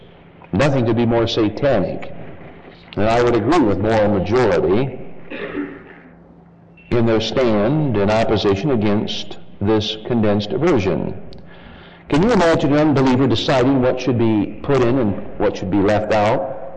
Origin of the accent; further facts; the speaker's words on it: Michigan, United States; because I'm from Michigan, it would be very easy for me to be caught up into that spirit. And because my background is from Michigan